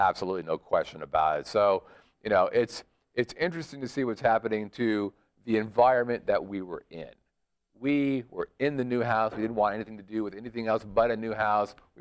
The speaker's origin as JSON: {"language": "English", "region": "California", "country": "United States", "said": "Now, you know, we come from California where that number is..."}